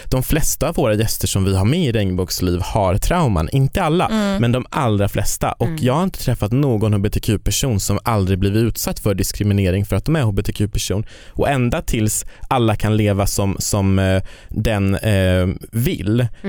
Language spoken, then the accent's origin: Swedish; Kiruna, Norrbotten County, Sweden; Jag kommer ju från Kiruna, så att jag var där senast nu i år